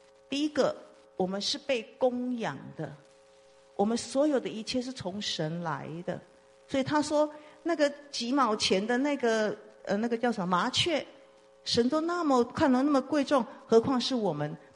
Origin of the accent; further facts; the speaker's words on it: Taiwan; 我叫阿爸哈，我们台湾话叫阿爸哈